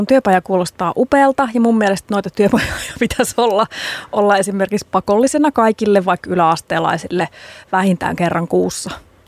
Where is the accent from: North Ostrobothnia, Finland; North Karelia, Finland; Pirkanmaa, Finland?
North Karelia, Finland; Joensuu; Sitä muuten sanottiin niittirotsiksi meillä Joensuussa.